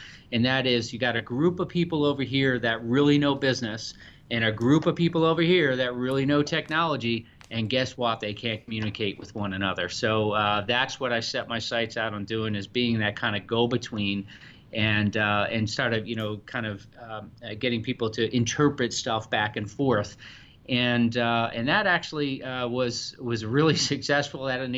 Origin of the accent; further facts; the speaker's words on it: New Jersey, United States; also born or lived in Iowa; You know, Doug, I'm originally from New Jersey, so I'm a Jersey boy, East Coast boy, and went to college out in Iowa.